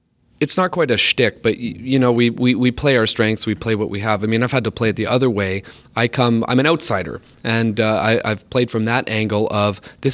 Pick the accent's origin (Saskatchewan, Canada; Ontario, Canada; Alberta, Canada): Ontario, Canada; also born or lived in British Columbia; Yeah, so I'm originally from Ontario, so another part of Canada, and wound up in BC.